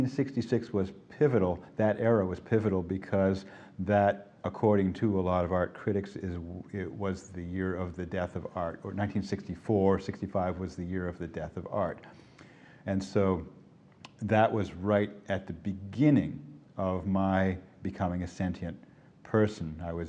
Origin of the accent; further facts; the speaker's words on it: Cape Cod, Massachusetts, United States; I grew up assuming that pretty much all of America was sort of like growing up on Cape Cod